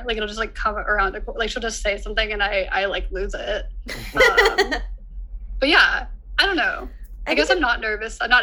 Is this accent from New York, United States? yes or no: no; California, United States; The Bay Area, California.